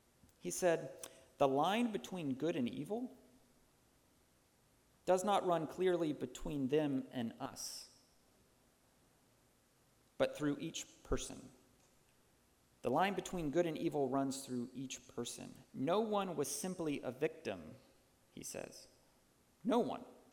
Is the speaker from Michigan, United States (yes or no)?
no; Texas, United States; My dad grew up in New Jersey, but I grew up in Texas